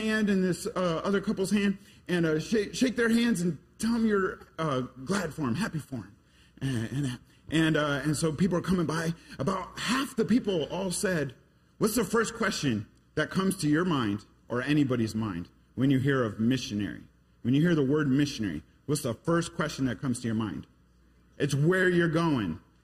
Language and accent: English; Connecticut, United States; You know, I went to Christian school. I grew up in Connecticut, went to Christian school. My dad was the principal, so I had to go.